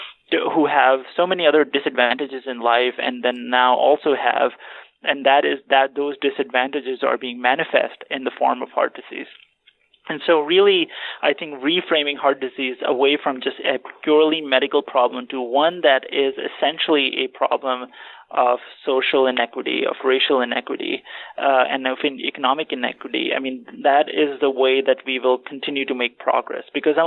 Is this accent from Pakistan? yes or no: yes; Pakistan; So, I'm originally from Pakistan